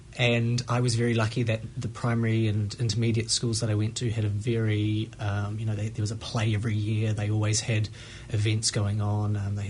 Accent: Te Awamutu, Waikato, New Zealand; Originally from Te Awamutu

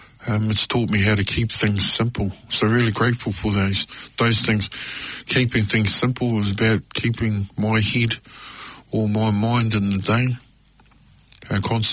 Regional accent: New Zealand; with my culture as Māori. I wasn't raised with what I mean by that, I wasn't raised a native speaker. My native tongue was English.

